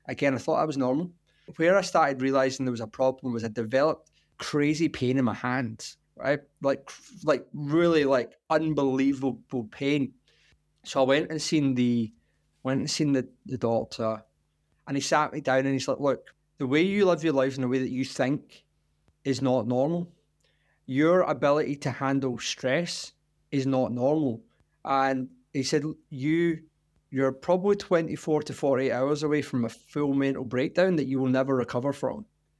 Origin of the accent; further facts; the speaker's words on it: Lanark, Scotland, United Kingdom; also born or lived in United States; So I'm from a little town just outside Glasgow in Scotland called Lanark. Like I said, I spent a lot of my time in the US, you know, 15 years working with large US firms. So a lot of time in America, I'm really a Glasgow boy at heart.